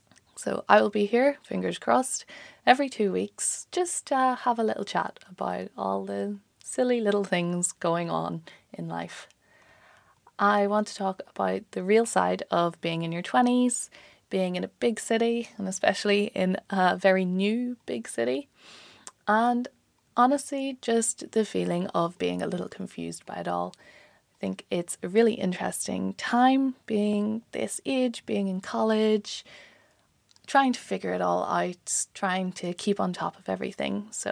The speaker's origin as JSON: {"language": "English", "region": "Northern Ireland", "country": "United Kingdom", "lives_now": "London, United Kingdom", "said": "So a quick little bit about me, quick little introduction. I'm Irish. I come from Northern Ireland, and I have just moved over to London about a month ago to start my master's here in the LSE."}